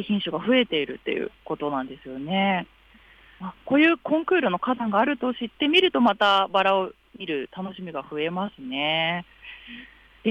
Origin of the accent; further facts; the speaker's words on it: Kanagawa, Japan; now in Chofu, Japan; 出身は神奈川なんですが、うん、調布市民歴は8年になりまして、はい、子育て中の市民としての